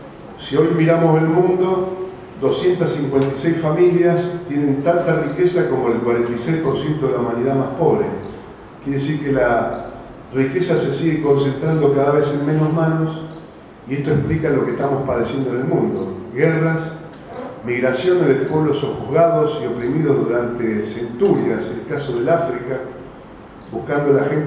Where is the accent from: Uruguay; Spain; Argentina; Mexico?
Argentina; porque somos pocos los argentinos, pero tenemos que entendernos.